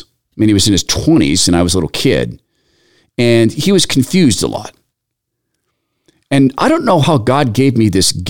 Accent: Spokane, Washington, United States; This was back in the when I grew up in Spokane. We lived in basically a field that had been converted to houses.

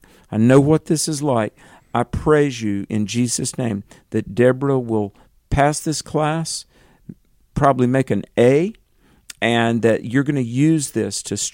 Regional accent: North Carolina, United States; Lord, my home state of North Carolina, exactly 1 year ago, we were having tragic flooding.

